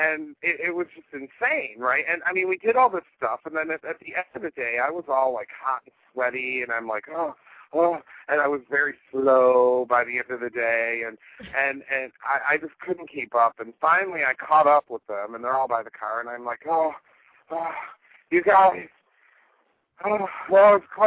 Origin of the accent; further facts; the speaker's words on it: Detroit, Michigan, United States; My hometown, of course, is the Detroit, Michigan area.